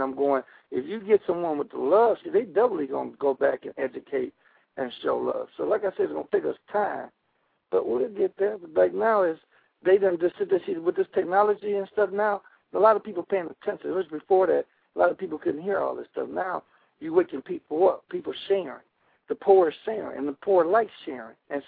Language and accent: English; Detroit, Michigan, United States; I mean, I'm from Detroit.